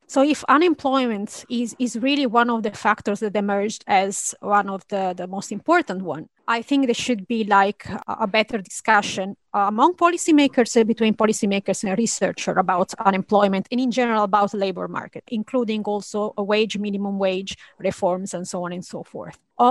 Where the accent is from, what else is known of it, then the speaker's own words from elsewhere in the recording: Italy; English is a second language; If you take my hometown in Italy, the rate of suicide is not that high